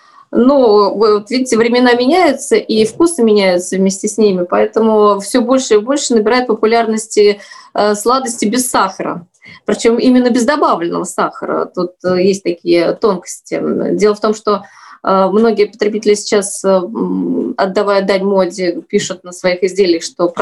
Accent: Voskresensk, Moscow Oblast, Russia; born there; я родилась не в Коломне, в соседнем городе Воскресенске, и отучившись здесь в Коломне в институте

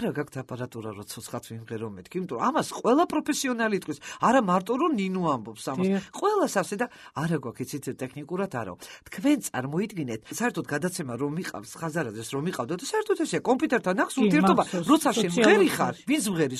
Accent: Tbilisi, Georgia; მე თბილისელი ვარ თვითონ, დავიბადე სოლაკში და გავიზარდე.

